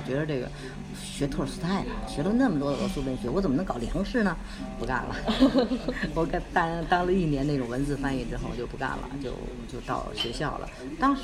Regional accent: Beijing, China; 因为我们是北京的孩子嘛，户籍来讲你是北京的，所以从北京走又回到北京

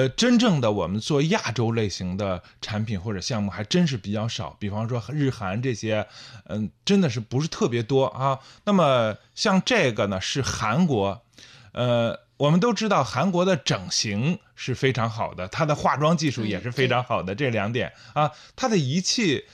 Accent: China; 那么所以说它就会更加适合我们中国人这种情况

